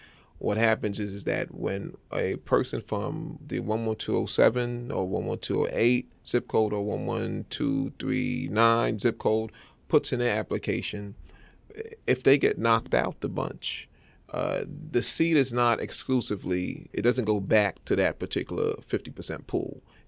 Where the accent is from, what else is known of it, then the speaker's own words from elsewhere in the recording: New York City, New York, United States; I mean, you know, I'm from East New York. I'm integrated amongst the people. I think I'm more East New York than some folks that say they know about East New York or maybe from East New York.